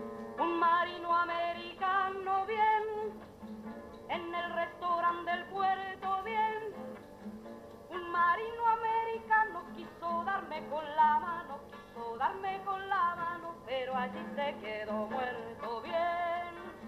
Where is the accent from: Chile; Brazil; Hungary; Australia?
Chile; Italian is a second language; Io sono cilena. Pensiamo noi cileni che la lotta del popolo salvadoregno è anche la lotta nostra